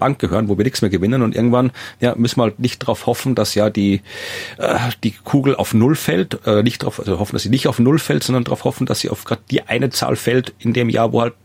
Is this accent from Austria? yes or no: yes; Austria; ist mir als Österreicher natürlich egal, weil ich komme aus einer Gegend, wo die Zecke immer schon war.